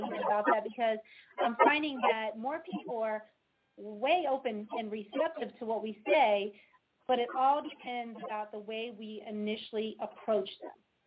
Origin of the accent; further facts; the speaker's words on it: Maryland, United States; now in El Paso, United States; I'm originally from Maryland, joined the Army right out of high school to see the world, and landed in El Paso, Texas, where Eddie and I have made our home for years now.